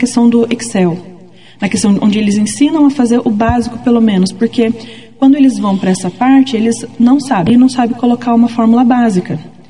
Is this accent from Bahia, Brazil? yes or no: no; Londrina, Paraná, Brazil; É que eu sou de Londrina, acabo confundindo, perdão.